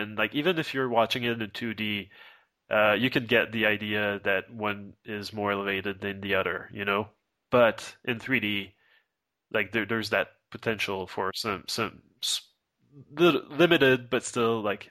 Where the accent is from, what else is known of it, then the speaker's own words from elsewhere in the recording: Canada; I'm Canadian